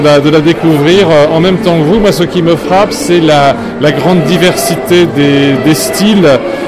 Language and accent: French; France; now in Belarus; ça fait plaisir quand on est français, qu'on habite en Biélorussie